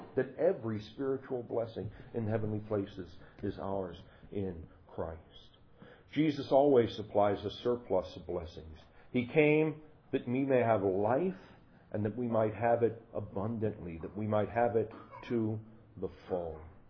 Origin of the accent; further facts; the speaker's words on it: Bronx, New York, United States; I know, I'm from the Bronx. I don't think I saw sheep until I went to Michigan, all right?